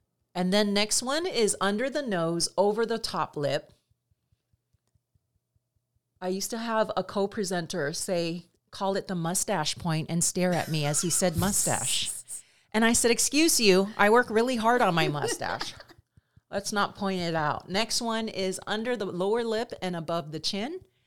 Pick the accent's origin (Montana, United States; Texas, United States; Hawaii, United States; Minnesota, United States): Hawaii, United States; I know I'm from Big Island, just scrap, but not now.